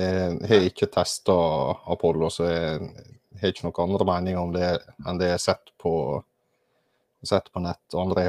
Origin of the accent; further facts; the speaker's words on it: Møre og Romsdal, Norway; Så som sunnmøring så må man tenke økonomisk når man skal ut på tur.